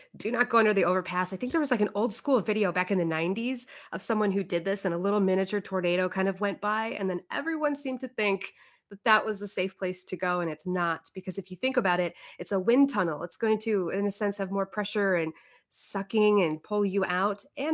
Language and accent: English; Naperville, Illinois, United States; I grew up in a suburb of Chicago. It was like a southwest suburb, Naperville, Downers Grove area.